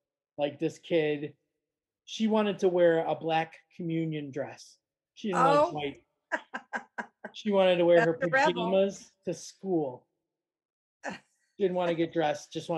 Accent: Florida, United States; now in United Kingdom; And then they have the audacity to challenge me because I'm from Florida.

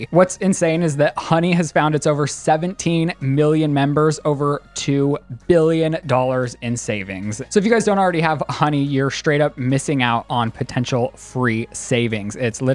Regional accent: Colorado, United States; accent: Colorado; If I'm have my Colorado accent that people drag me for all of the time, it's like I can't move to Alabama and have my Colorado accent

